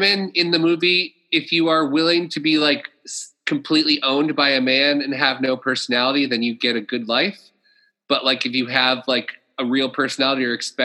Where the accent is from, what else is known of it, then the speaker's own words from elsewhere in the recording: Florida, United States; I'm from Florida, so it was easier for me to believe than it was for most people.